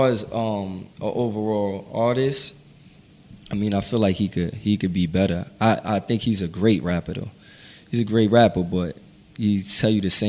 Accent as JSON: {"language": "English", "region": "New York", "country": "United States", "said": "I mean, we know some people back there, but I'm from New York."}